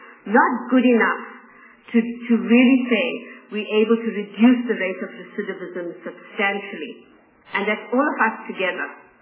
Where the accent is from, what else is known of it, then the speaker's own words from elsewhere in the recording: South Africa; to actually tell every South African that if we're proudly South African, then we will all stand up and say we will help to break the cycle of crime and violence in this country.